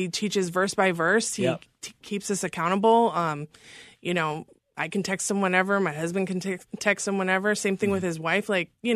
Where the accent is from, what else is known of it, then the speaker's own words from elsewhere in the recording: Oklahoma City, Oklahoma, United States; also born or lived in Fresno, California; So, I was born in Fresno, California. I lived there as a baby. I don't remember it. And then when I was, I think when I was about one, we moved over to Oklahoma City, believe it or not.